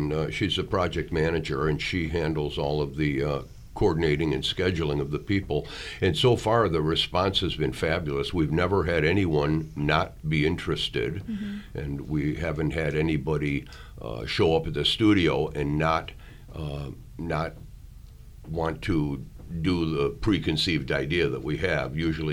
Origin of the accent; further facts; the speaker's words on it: United States; born there; I was born in America, in the United States